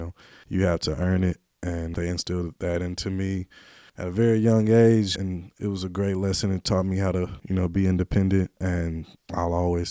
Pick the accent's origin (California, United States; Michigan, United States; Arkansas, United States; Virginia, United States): Arkansas, United States; Hot Springs; I grew up here. You're talking to a born and raised native of Hot Springs, Arkansas.